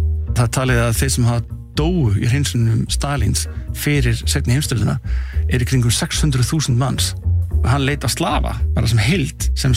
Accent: England, United Kingdom; now in Iceland; Ég ólst upp í Englandi og þar sannlega setni heimstöldin stærri heldur hún hérna á Íslandi.

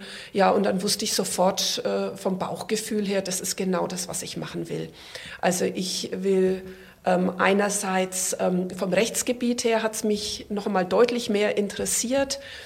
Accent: Nuremberg, Bavaria, Germany; Und mir hat es halt ganz gut gefallen, für meine Heimatstadt zu arbeiten. die ich auch sehr liebe.

